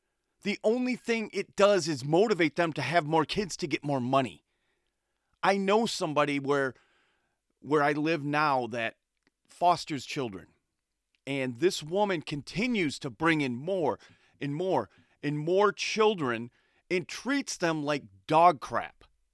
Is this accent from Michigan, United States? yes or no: yes; Saginaw, Michigan, United States; I grew up in what they call Saginaw Township. It's white suburbia.